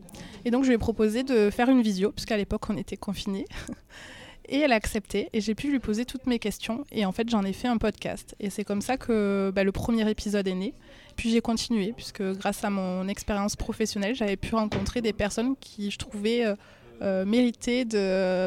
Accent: Toulouse, Occitanie, France; je suis toulousaine

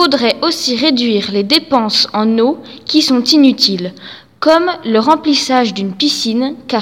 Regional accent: Bourgogne-Franche-Comté, France; je viens du Haut-Jura et je travaille depuis 7 ans dans la gestion des ressources en eau du côté de Besançon.

